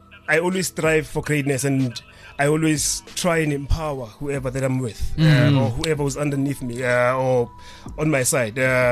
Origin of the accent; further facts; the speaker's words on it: Alexandra, Gauteng, South Africa; born there; I was born in Alexandra Township, and I was exposed into the traditional dance styles. Tswana, Gambus dance.